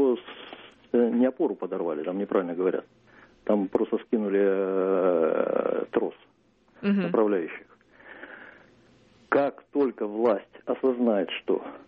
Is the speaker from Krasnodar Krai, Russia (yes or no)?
yes; Sochi, Krasnodar Krai, Russia; now in Moscow, Russia; Я из Москвы, но сам сочинский парень.